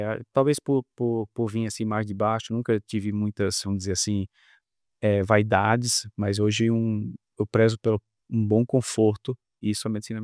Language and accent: Portuguese; Natal, Rio Grande do Norte, Brazil; Sou de Natal, sou natural de Natal, fiz faculdade em João Pessoa, na Paraíba.